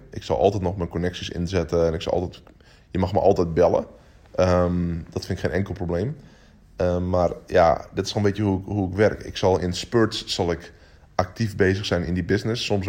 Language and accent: Dutch; Drachten, Friesland, Netherlands; Ik ben opgegroeid in Drachten, in een dorp in Friesland.